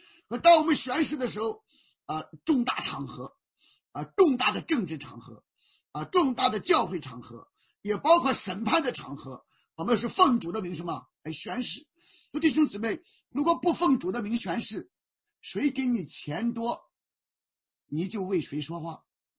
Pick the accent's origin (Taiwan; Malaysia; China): China; 我说我们中国人研究智慧研究战略是36计